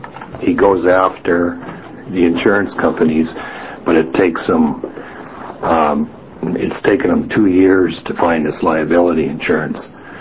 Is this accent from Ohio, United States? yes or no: no; Salem, Oregon, United States; We're from Salem.